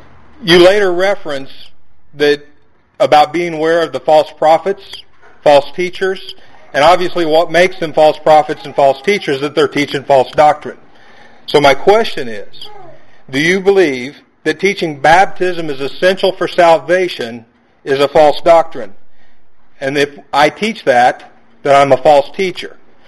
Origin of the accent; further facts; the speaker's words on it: Houston, Missouri, United States; moved away as an adult; I grew up in Houston, Missouri, and I left in 1985